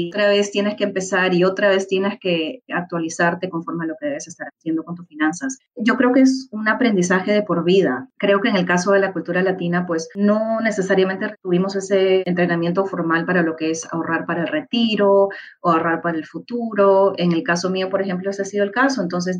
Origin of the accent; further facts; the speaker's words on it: Lima, Peru; Yo me crié en Lima, en Perú.